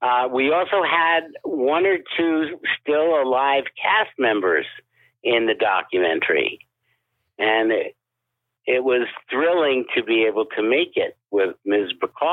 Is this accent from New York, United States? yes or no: yes; New York, United States; I grew up in New York, where they showed Singing in the Rain, which is a 103-minute film, in a 90-minute time slot.